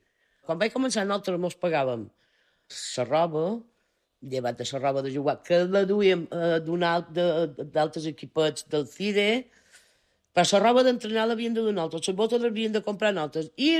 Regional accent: Bunyola, Balearic Islands, Spain; I del Baleares vam venir allà on jo volia anar, en el Bunyola. Jo soc molt de Bunyola.

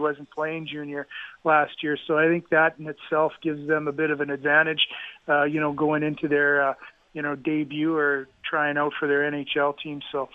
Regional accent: Edmonton, Alberta, Canada; I grew up in Edmonton

